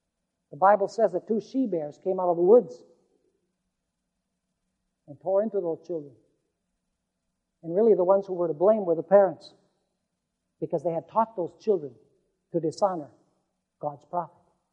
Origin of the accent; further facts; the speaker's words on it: Caracas, Capital District, Venezuela; when I was growing up in Caracas, Venezuela.